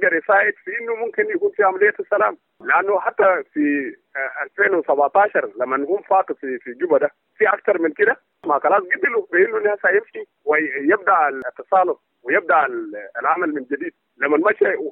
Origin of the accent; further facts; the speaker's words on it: South Sudan; لو كلنا كسودانيين جنوبيين